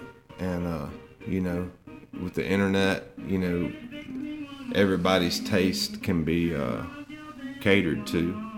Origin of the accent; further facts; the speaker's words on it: Mobile, Alabama, United States; also born or lived in Atmore; now in Daphne, United States; Well, I was born in Atmore, Alabama. Raised when I was young in Mobile, West Mobile. And we moved over to Daphne. I've been living here since about 97.